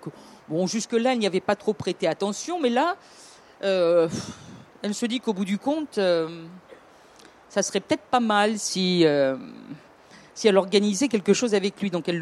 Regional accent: South, France; accent: southern; avec mon accent du sud

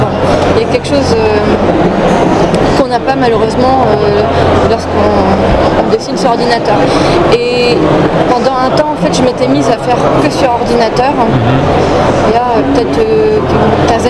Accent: Brittany, France; comme je suis bretonne

